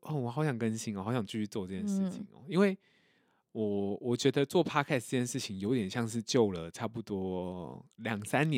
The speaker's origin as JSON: {"language": "Chinese", "region": "Taipei", "country": "Taiwan", "tie": "born or raised there", "said": "就是我可以做在台北做在地创生，是因为我对这边有连结，我在这边长大了二十几年。"}